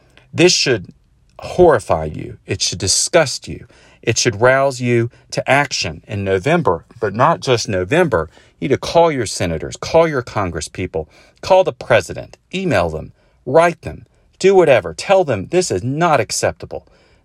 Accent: Winston-Salem, North Carolina, United States; He's a senator from my home state of North Carolina. He's from my hometown, Winston-Salem.

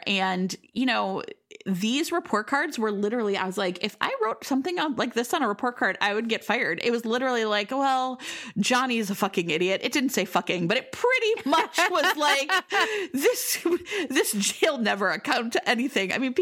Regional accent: Elyria, Ohio, United States; But I grew up in Cleveland, Elyria, Ohio

